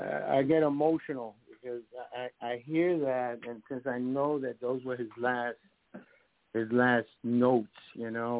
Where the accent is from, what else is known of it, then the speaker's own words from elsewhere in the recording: Bronx, New York, United States; also born or lived in Puerto Rico; I was born in Puerto Rico. Grew up in the Bronx, and ended up traveling during my college days to California, and ended up in California.